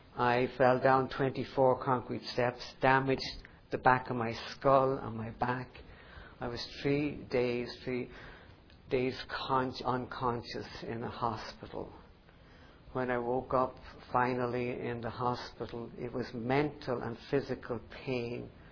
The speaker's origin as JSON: {"language": "English", "town": "Dublin", "region": "Leinster", "country": "Ireland", "tie": "born or raised there", "lives_now": "United States", "said": "I grew up in Dublin, Ireland. That's why I speak correct English and not American. And I, in a devout Catholic family, where we prayed to Mary every evening in the rosary."}